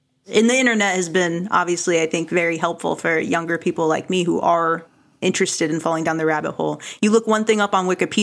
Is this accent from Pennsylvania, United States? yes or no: no; Ohio, United States; I grew up in Ohio. I think that that's just very common to hear Motown.